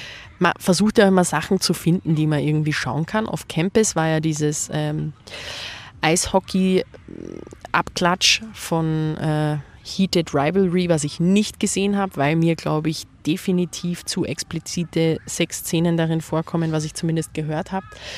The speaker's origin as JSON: {"language": "German", "country": "Austria", "said": "Dann haben mein Mann und ich Braunschlag geguckt als echte Österreicherin natürlich."}